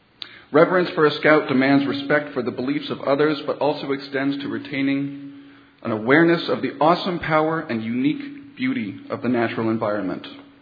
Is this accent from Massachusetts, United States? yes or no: yes; Sudbury, Massachusetts, United States; As I said, I grew up in Sudbury and, in fact, played Little League for many years here.